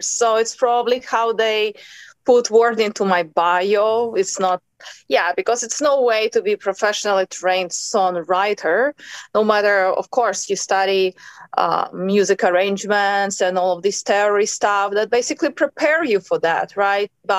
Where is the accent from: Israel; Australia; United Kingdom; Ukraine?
Ukraine; English is a second language; moved away as an adult; also born or lived in United States / China; now in Spain; was born in Ukraine and raised, and maybe I was like 22. I started traveling as a singer on contract base. So in some moment I met my husband and I moved to US.